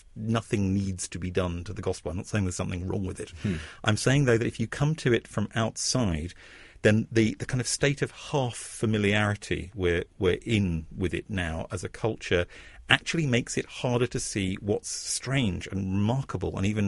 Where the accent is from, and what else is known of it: England, United Kingdom